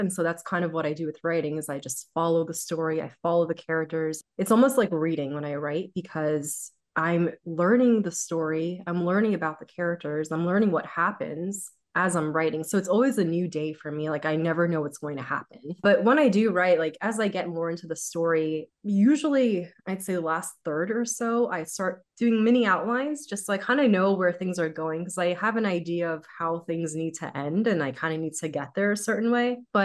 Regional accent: United States; So I'm Syrian. I'm Syrian American. My parents are the immigrants. I am the child of immigrants.

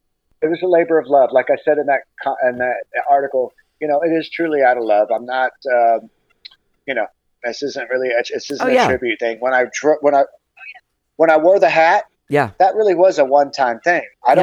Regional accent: San Antonio, Texas, United States; also born or lived in California; So I was born in California. Then we moved to San Antonio in like 71, 72.

